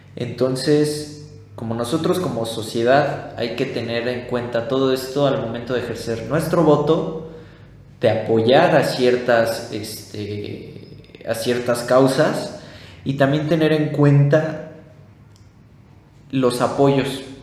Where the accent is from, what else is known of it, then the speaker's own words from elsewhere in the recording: Mexico; nosotros como sociedad, como ciudadanía mexicana, siempre hemos recaído